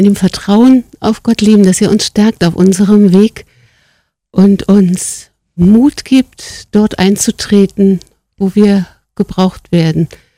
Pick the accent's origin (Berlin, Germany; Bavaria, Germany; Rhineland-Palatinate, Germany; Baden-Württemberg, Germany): Berlin, Germany; Ich bin in West-Berlin groß geworden